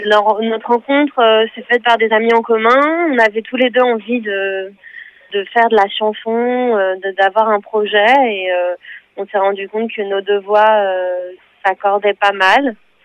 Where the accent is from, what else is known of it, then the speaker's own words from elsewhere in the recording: Paris, Île-de-France, France; Alors en fait, moi je viens de Paris